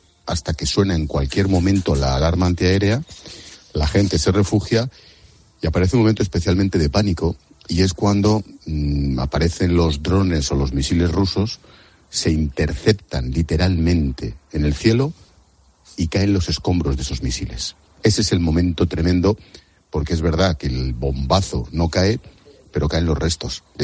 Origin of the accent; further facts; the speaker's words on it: Madrid, Community of Madrid, Spain; somos de Cuatro Caminos.